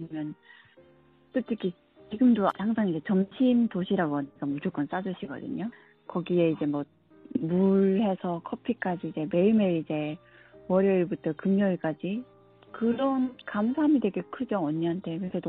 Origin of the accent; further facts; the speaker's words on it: North Korea; 나는 북한에서 왔는데